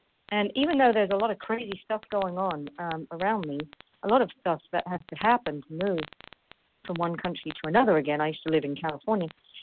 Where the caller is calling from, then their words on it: Paris, Île-de-France, France; I'm calling in from Paris, France.